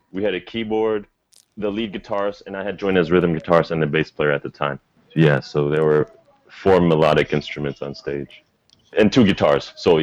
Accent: Haiti; also born or lived in United States; I was born here in Haiti, born and raised.

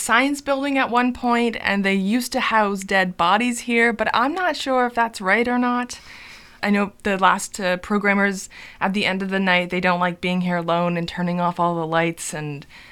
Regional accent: Kingston, Ontario, Canada; I always feel like we're missing out in that capacity of being Canadian. We are a very institutionalized town.

